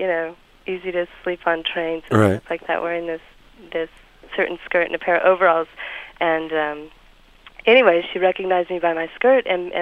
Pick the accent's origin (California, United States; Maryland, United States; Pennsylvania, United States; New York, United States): California, United States; also born or lived in Hamburg / Paris; I'm from California, but I've lived in other colder places. I've lived in Hamburg and I've lived in Paris.